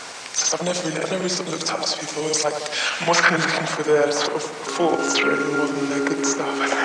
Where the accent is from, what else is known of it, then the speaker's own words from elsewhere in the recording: Ilford, London, United Kingdom; I grew up in Ilford, sort of East London suburbs, and there's nothing to do.